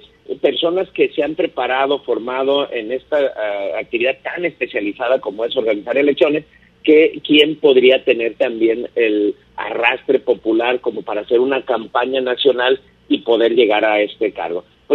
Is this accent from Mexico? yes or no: yes; Mexico; este sistema que nos hemos dado como sociedad mexicana